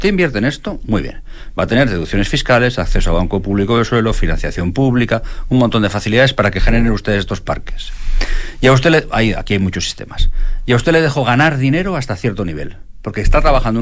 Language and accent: Spanish; Spain; ustedes como chilenos y nosotros como españoles tenemos muchísimas dificultades para definirlas